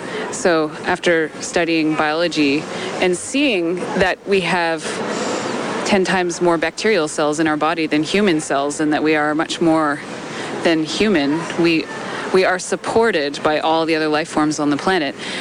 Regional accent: Canada; I'm Canadian

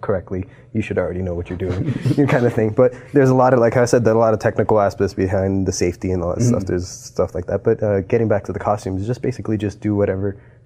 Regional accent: Miami, Florida, United States; Oh, no, I'm originally from Miami.

